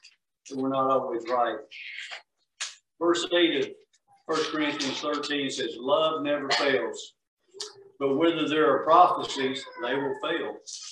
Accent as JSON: {"language": "English", "region": "Georgia", "country": "United States", "tie": "born or raised there", "said": "I'm from down in Georgia. I'm from down South. I grew up in North Georgia, so almost Georgia friends call me a Yankee."}